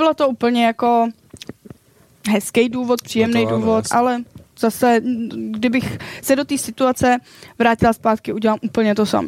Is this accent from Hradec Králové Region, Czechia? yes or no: no; Karlovy Vary Region, Czechia; now in Prague, Czech Republic; já jsem momentálně z Prahy. Ten azylový dům byl v Brandýsu nad Labem, což je, já nevím, 20 minut autem, jo, kousíček. Ale já jsem původně ze západu Čech, jo, ještě za Karlovýma Varama.